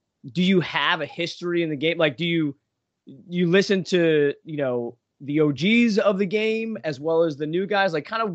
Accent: New York, United States; I grew up in New York on Long Island, literally probably, you know, 25 minutes from, you know, where he was born.

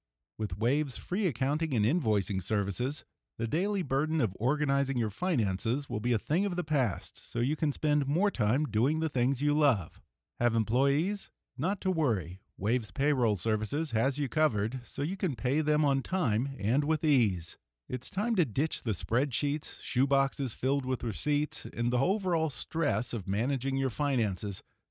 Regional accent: Houston, Texas, United States; Outside of Houston, Southwest Houston.

